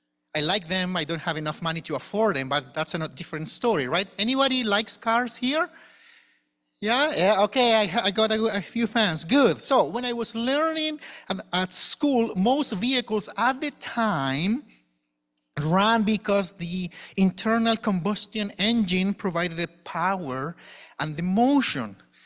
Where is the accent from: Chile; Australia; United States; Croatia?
Chile; English is a second language; I'm originally from Chile, as was stated